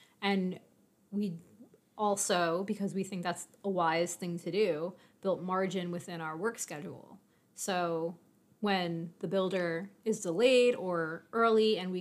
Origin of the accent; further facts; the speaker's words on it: New York, United States; So, but I'm a New Yorker.